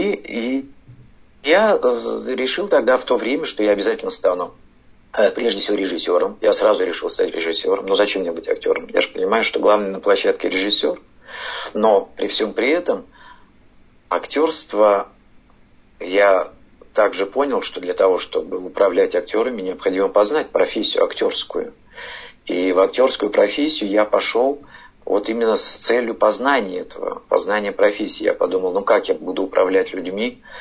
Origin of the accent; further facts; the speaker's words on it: Altai Krai, Russia; born there; Я родился на Алтае, в обычной семье. Мама и папа у меня строители.